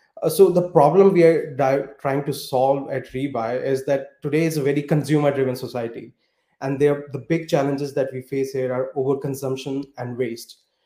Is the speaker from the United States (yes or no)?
no; India; So I'm originally from India